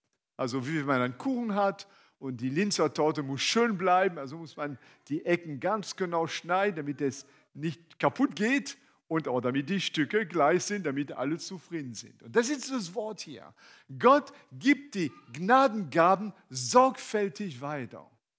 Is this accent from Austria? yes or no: no; France; German is a second language; Also ich bin ein Franzose, wie man das hört, und ich liebe Sprachen. Ich kann alle Sprachen, alle schlecht. Und auch ein bisschen Griechisch und Hebräisch